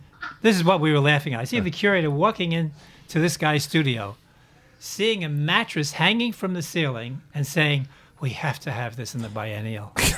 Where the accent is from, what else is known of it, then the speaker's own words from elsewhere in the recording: Long Island City, New York, United States; In Long Island City. I even went to PS1.